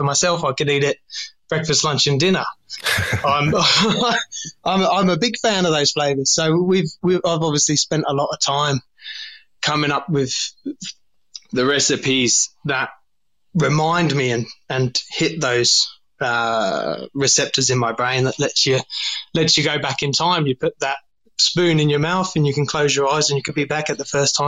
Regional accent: England, United Kingdom; growing up in England

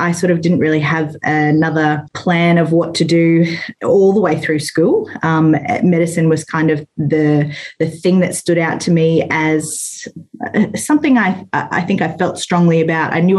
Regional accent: Tully, Queensland, Australia; So I'm originally from beautiful far north Queensland. I grew up around Tully on Djerbal country. I have always lived rurally

